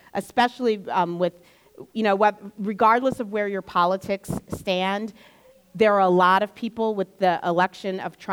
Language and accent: English; United States; People always ask me where I'm from, and I'm like, America, okay?